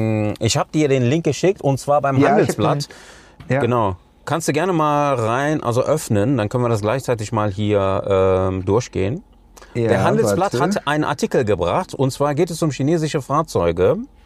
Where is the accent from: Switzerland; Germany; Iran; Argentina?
Germany; Cologne, North Rhine-Westphalia; ich bin in Köln aufgewachsen. Das ist eine Großstadt